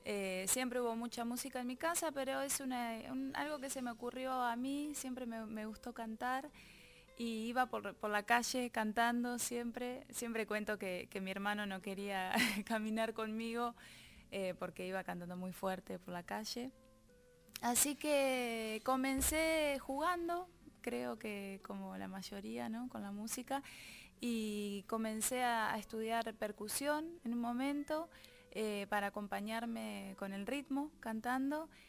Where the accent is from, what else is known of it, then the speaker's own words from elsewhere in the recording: Avellaneda, Buenos Aires Province, Argentina; born there; En Avellaneda, pero mis padres son de Entre Ríos, de Chajarí, así que tengo mis raíces entrerrianas.